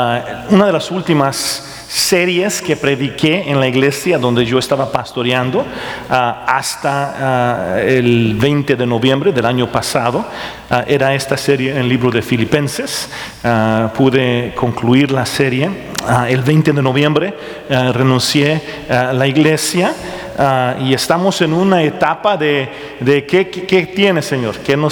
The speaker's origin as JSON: {"language": "Spanish", "country": "Mexico", "said": "porque yo soy mexicano y él es puertorriqueño"}